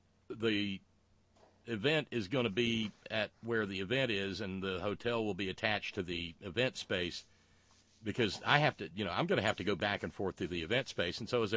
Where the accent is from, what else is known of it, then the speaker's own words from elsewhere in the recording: the South, United States; now in West Virginia, United States; I live in West Virginia. Oh, please, really? Soggy? I was raised in the South.